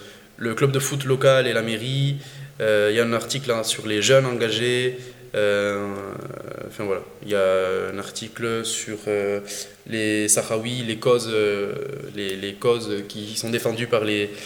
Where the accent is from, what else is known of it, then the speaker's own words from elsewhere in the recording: France; On en avait peut-être une idée préconçue en tant que Français